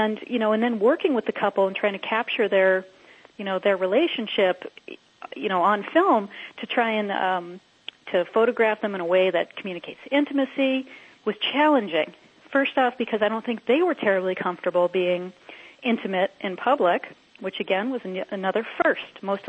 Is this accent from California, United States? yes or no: no; New Hampshire, United States; now that in my home state of New Hampshire, now that it's legally recognized here too